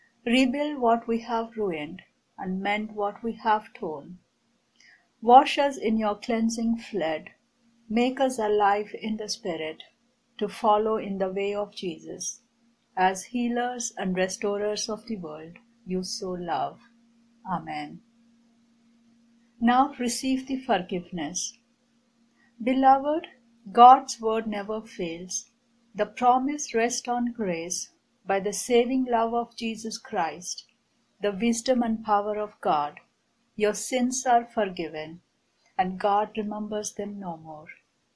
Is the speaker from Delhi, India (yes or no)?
yes; Delhi, India